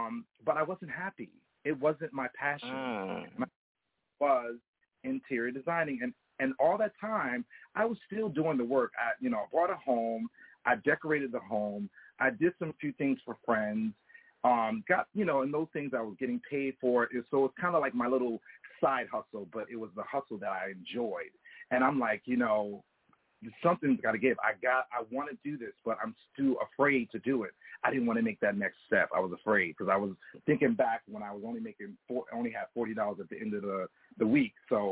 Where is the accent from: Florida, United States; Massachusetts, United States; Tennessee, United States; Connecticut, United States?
Connecticut, United States; moved away as an adult; now in New York, United States; So I'm actually from Connecticut. I moved here to New York, I want to say probably about 18, 19 years ago.